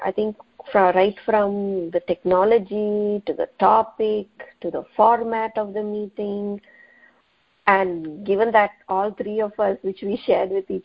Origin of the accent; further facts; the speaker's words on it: Coimbatore, Tamil Nadu, India; moved away as an adult; now in United States; I'm originally from Coimbatore in India. I came here to the U.S. for my master's program in Boston.